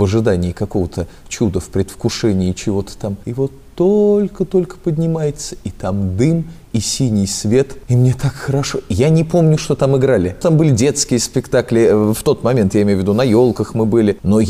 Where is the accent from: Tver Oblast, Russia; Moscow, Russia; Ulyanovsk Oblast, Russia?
Ulyanovsk Oblast, Russia; Ulyanovsk; Моя малая родина — Ульяновск. Мой любимый Ульяновск, дорогой сердцу. Действительно, моя родина.